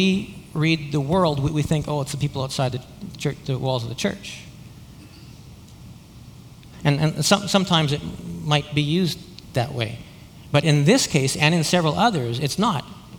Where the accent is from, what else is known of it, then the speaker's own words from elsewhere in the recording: Alberta, Canada; I'm from Alberta, and I didn't know a lot about salmon fishing before.